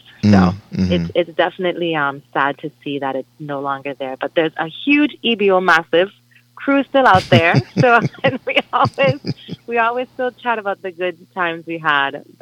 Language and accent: English; St. Thomas, U.S. Virgin Islands; I'm born and raised on St. Thomas. I'm actually a fifth-generation Virgin Islander